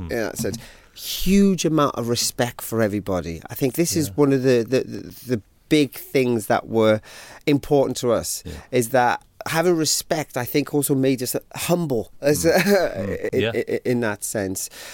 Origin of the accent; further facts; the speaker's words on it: Wales, United Kingdom; Okay, so in South Wales